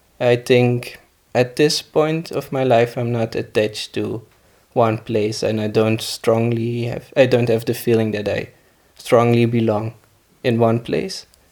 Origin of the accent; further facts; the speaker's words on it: Belgium; English is a second language; now in Spain; I'm from Belgium, and I'm now an Erasmus student in Spain for this year.